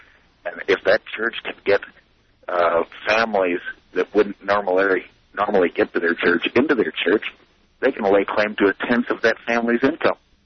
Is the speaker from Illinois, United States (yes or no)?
no; St. Louis, Missouri, United States; I grew up in South St. Louis, and in the public school, we had a Christmas program every year